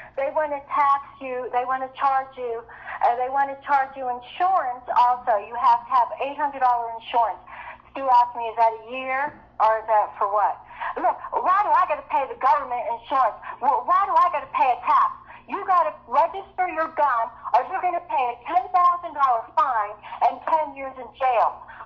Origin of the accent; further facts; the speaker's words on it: New Jersey, United States; I was the only white kid in school. I'm from North New Jersey, okay?